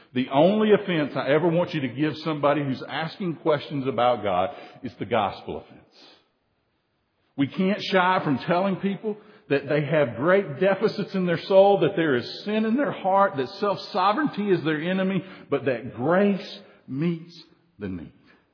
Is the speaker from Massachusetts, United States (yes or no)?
no; Soddy Daisy, Tennessee, United States; When I was a kid in my church, the little Presbyterian church I grew up in Soddy Daisy, Tennessee, First Presbyterian Soddy Daisy, Tennessee.